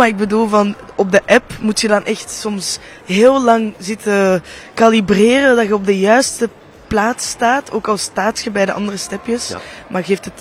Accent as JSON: {"language": "Dutch", "country": "Netherlands", "lives_now": "Brussels, Belgium", "said": "Ik kom natuurlijk ook uit Nederland"}